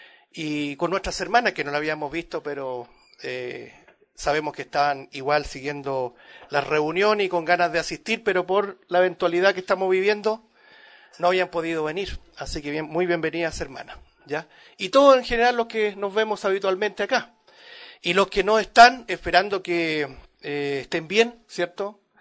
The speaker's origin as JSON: {"language": "Spanish", "country": "Chile", "said": "nos asombramos, ¿no es cierto?, como chileno en particular"}